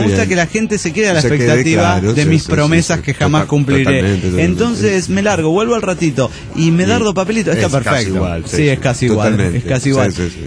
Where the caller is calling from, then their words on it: Dublin, Leinster, Ireland; de Dublín, Irlanda.